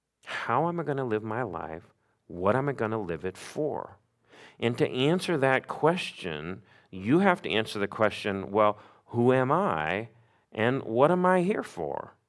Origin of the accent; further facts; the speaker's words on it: Missouri, United States; When I grew up in Missouri, and my brothers and I joined the Boy Scouts